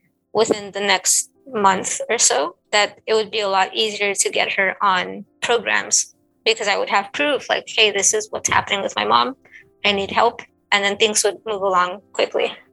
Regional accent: Los Angeles, California, United States; Well, my mom is Mexican, and things that I've noticed just from growing up in Boyle Heights and the East LA area, just having friends that are also of Mexican descent

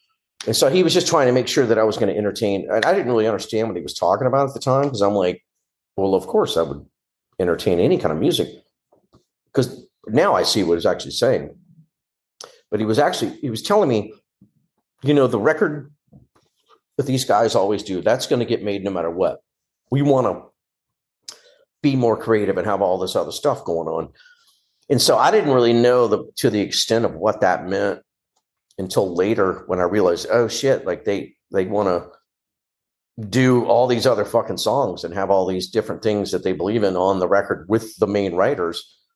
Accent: Louisiana, United States; I'm from Louisiana, man. I got a lot of fucking friends that are fucking nuts.

